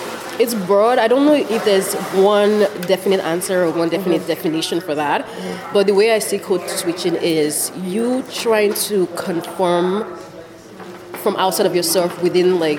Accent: Nigeria; accent: Nigerian; I would normally speak differently when I'm amongst other Nigerians. My accent is more pronounced when I'm with other Nigerians. I'm allowed to just, you know, kind of delve back to my my upbringing and everything else.

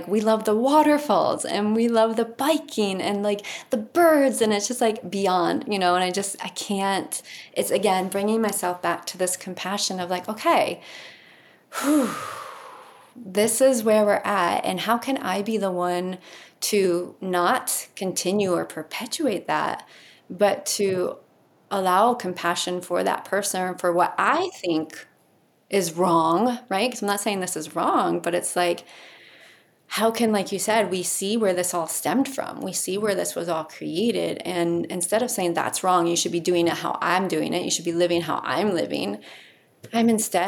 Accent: Colorado, United States; and I said I was from Colorado, and she threw out some comment like, oh, well, you're liberal

